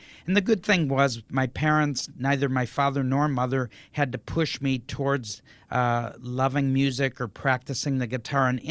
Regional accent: Detroit, Michigan, United States; and I was living and growing up in Detroit, the home of Motown, soul music.

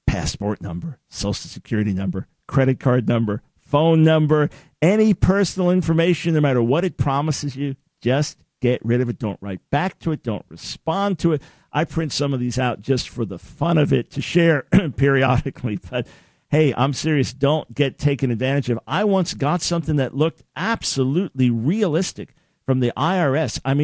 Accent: New York, United States; Hey, look, I'm a New Yorker. I'm a New York Jew. Sarcasm is in my blood.

